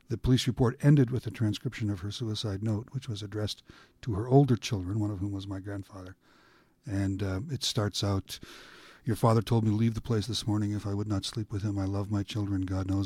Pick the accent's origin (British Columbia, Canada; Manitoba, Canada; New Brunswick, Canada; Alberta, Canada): Alberta, Canada; I grew up in Alberta. I am the grandson of pioneers. All 4 sets of my grandparents were homesteaders in Alberta around the turn of the last century.